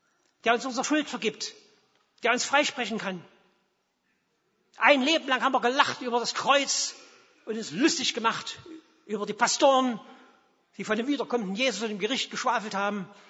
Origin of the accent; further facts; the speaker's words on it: eastern Germany, Germany; Wie gesagt, ich komme aus dem Osten. Bei uns war das so.